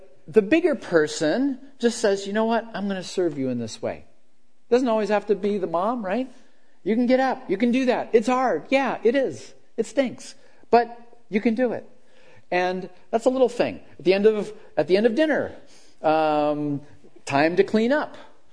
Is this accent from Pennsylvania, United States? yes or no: yes; Erie, Pennsylvania, United States; A friend of a friend in my hometown in Erie, he had a child.